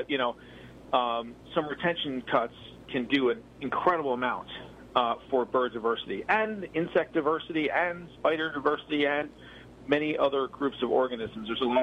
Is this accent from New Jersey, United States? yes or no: yes; New Jersey, United States; so I know New Jersey better than New York, of course, because I'm from New Jersey.